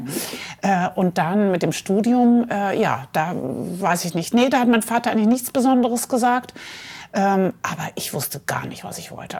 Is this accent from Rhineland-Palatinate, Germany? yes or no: yes; Mainz, Rhineland-Palatinate, Germany; ich komme aus Mainz, komme aus einer sehr bildungsbürgerlich, / auch unternehmerischen Familie.